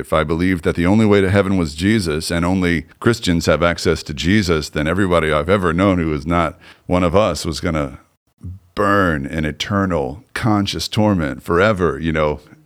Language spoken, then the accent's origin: English; Southern US, United States; I was raised in the Bible Belt. I guess that's the best place to start.